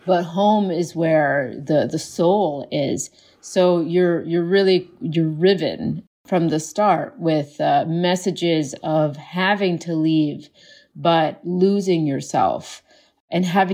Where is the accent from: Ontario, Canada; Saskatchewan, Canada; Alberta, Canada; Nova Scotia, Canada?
Nova Scotia, Canada; I'm joining you from my home in Nova Scotia, and yeah, it's a beautiful day.